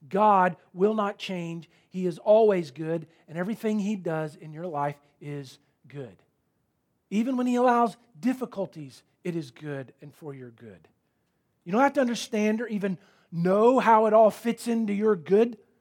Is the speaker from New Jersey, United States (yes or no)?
no; Florida, United States; we grew up in Florida. Stacy and I were born there.